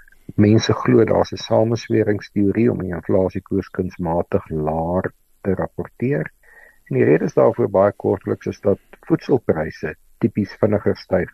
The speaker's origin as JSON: {"language": "Afrikaans", "town": "Stellenbosch", "region": "Western Cape", "country": "South Africa", "tie": "born there", "said": "Ek is op Stellenbosch gebore en ek was een van die seuns wat vir destyds in die Kaap Sap A en Sap B, vandag graad 1 en graad 2, in Bloemhof was."}